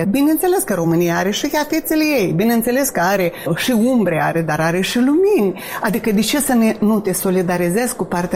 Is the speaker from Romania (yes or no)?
no; Moldova; Dacă cineva mă întreabă, spun că sunt româncă din Basarabia, din Moldova și așa mai departe.